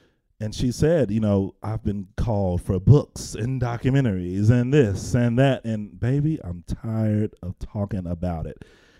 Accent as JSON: {"language": "English", "town": "Memphis", "region": "Tennessee", "country": "United States", "said": "You know, I'm from Memphis, and I know the neighborhoods you come from, and I live and I breathe this culture"}